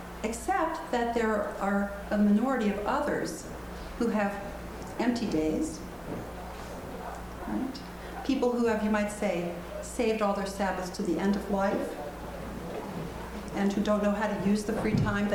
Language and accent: English; Valparaiso, Indiana, United States; I come here from Valparaiso, Indiana.